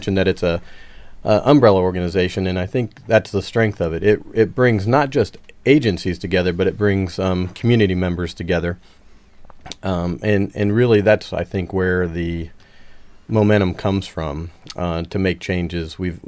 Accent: Illinois, United States; moved away; And I come from Illinois, a little south of Chicago

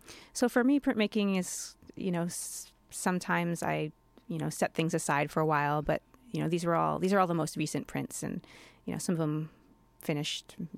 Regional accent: Hawaii, United States; And I'm from Hawaii in the Pacific

